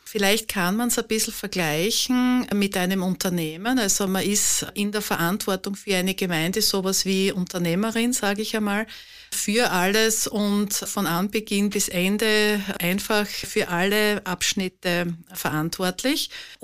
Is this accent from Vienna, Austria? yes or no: no; Geistthal-Södingberg, Styria, Austria; ich komme aus Geisterl-Södingberg, bin dort seit Jänner 2019 Bürgermeisterin